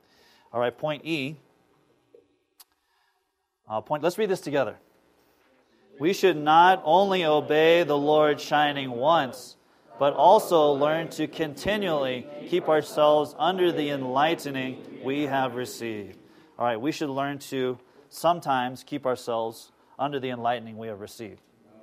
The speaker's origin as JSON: {"language": "English", "town": "Los Angeles", "region": "California", "country": "United States", "said": "I'm from Los Angeles"}